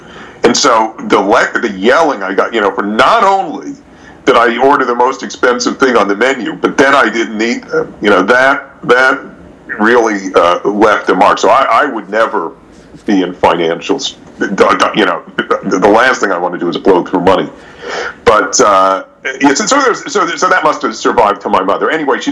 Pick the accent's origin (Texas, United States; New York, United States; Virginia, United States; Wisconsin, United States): New York, United States; Brooklyn; I grew up in Brooklyn in the 1980s, for God's sakes, but I really tried to reform myself.